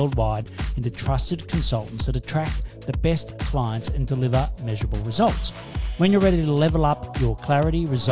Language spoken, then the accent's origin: English; Australia; Ben's from New Zealand, I'm from Australia, so you'll sense a slight difference in language, in the way that we express things, etc.